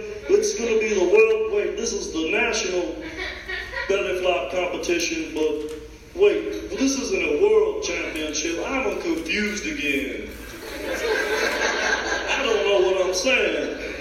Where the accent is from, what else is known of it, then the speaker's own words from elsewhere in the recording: Lubbock, Texas, United States; I'm from Texas. Which is Lubbock. No one knows where that is.